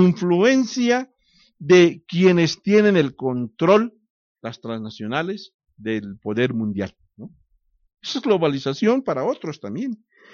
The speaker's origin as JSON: {"language": "Spanish", "country": "Mexico"}